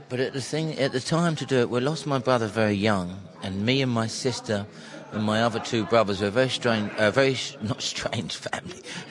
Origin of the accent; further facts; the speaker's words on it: Tooting, London, United Kingdom; Well, it's a bit... It's not the greatest place in the world.